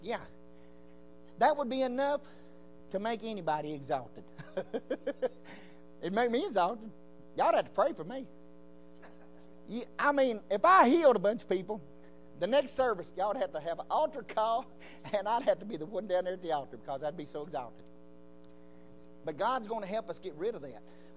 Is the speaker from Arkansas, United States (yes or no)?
yes; Arkansas, United States; I said, "Oh, yeah, I'm from Arkansas."